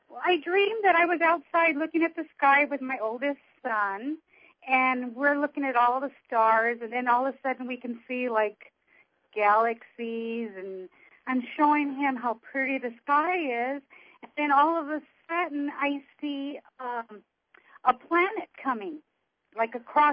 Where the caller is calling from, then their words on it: Phoenix, Arizona, United States; I'm from Arizona.